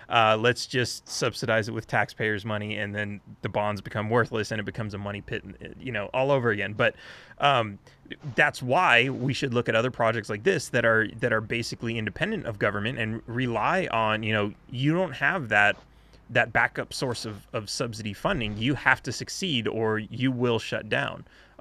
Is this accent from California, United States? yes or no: yes; Los Angeles, California, United States; I've seen this a lot growing up in Los Angeles